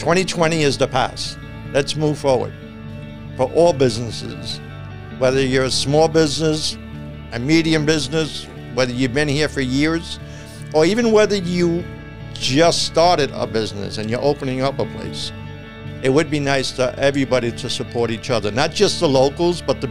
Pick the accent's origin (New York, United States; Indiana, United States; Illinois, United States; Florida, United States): New York, United States; New York City; And I am originally from New York and the Bronx.